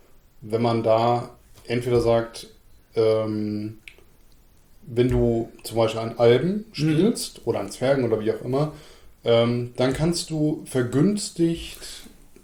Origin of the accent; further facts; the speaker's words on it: Lower Saxony, Germany; Wie redest du über meine Heimat?